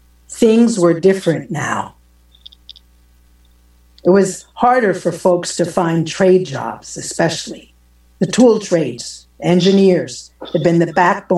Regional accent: Funkstown, Maryland, United States; I grew up in Funkstown, born 1960 or so, when I was 6, 7, 8 years old.

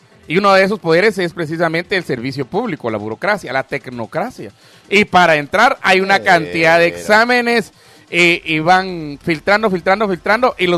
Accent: Chimaltenango, Guatemala; allá en mi pueblo, en Chimaltenango, ¿va?

